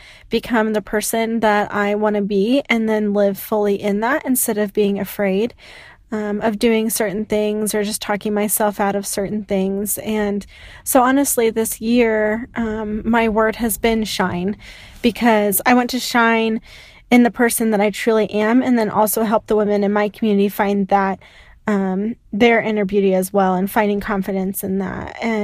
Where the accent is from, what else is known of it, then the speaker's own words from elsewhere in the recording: Overland Park, Kansas, United States; I'm from Overland Park, Kansas.